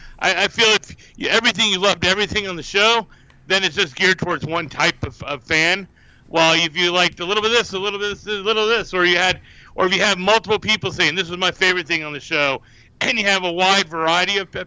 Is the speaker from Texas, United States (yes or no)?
yes; Texas, United States; And I'm from Texas, so for me to put thinking the Mexican food in Tennessee was top notch says a lot.